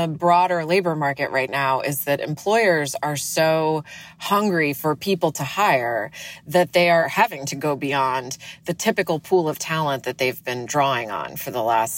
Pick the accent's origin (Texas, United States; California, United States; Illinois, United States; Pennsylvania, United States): Illinois, United States; I worked in the AV department of the public library in the town I grew up in Illinois.